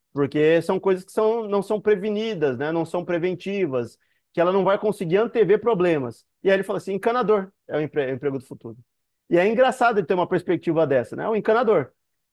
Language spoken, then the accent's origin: Portuguese; Brazil; A gente sabe como brasileiro que dependendo do jeito que você fala as palavras, a palavra em si, ela significa uma coisa.